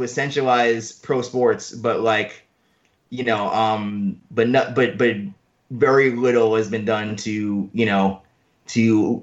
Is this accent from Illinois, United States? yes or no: no; New York City, New York, United States; as a native New Yorker, I'm not from the South Bronx